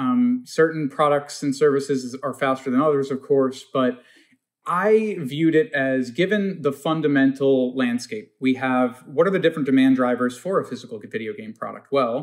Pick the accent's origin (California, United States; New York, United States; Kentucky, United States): New York, United States; Long Island; I'm a small fry. I'm a kid from Long Island who's gotten wound up in some crazy story here